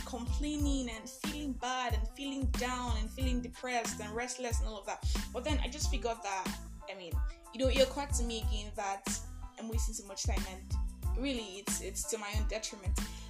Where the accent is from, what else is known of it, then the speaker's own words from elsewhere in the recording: Nigeria; I am born Nigerian, I am fully bred Nigerian